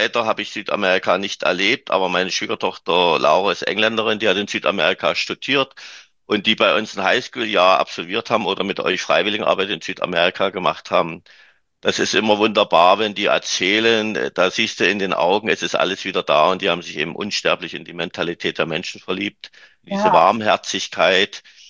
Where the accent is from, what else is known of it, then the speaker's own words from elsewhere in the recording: Germany; Bei uns in Deutschland gibt es das Wort, das Zauberwort mit Doppel-T, flott, flott.